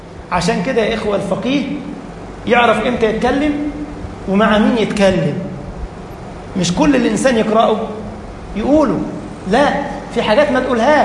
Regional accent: Egypt; البلوى دي بقت موجودة عندنا في مصر خاصة في رمضان.

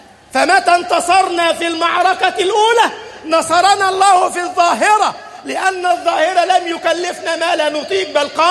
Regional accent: Egypt; اجعل بلدنا مصر أمنا أمانا، سخاء رخاء

